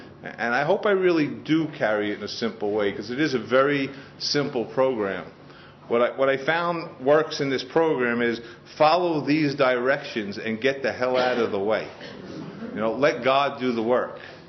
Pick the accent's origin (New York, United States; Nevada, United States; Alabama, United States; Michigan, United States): New York, United States; Queens; But yeah, I grew up in Queens, and I was one of those people, obviously, that never felt like I belonged.